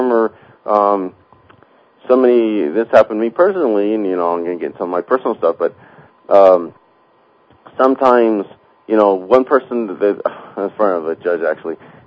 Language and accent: English; United States; It's your obligation, not only as an American, but as a human being